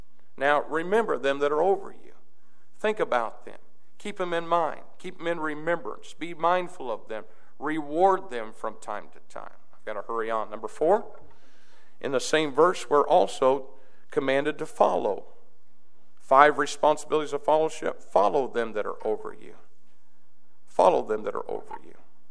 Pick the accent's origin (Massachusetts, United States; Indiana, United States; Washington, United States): Indiana, United States; Jacksonville; I'm from Jacksonville, Indiana. Hello. I don't think there's this many people in Jacksonville that's in this room.